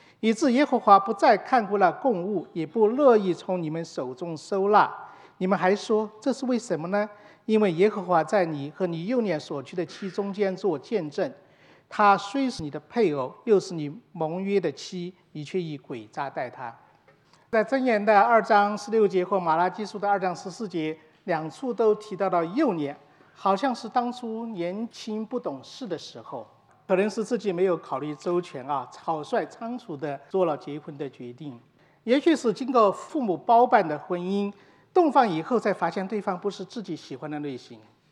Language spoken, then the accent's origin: Chinese; China; 而我们从中国来的，都是在民政局登记